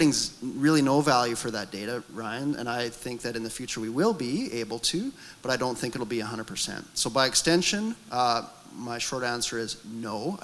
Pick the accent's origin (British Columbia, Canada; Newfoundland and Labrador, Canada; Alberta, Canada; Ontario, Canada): Alberta, Canada; I'm from Alberta.